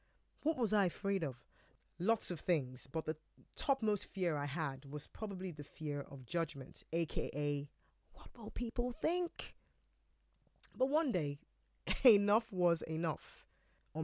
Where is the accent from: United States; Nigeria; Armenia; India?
Nigeria; now in United Kingdom; I was born and bred in Nigeria. I've lived in the UK happily for the last 13 years with my family.